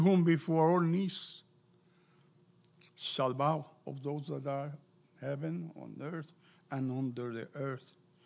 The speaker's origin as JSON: {"language": "English", "country": "Puerto Rico", "said": "I am from Puerto Rico. It is not a part of Mexico. Even though I like Mexican food, the truth is that it's a small island in the Caribbean"}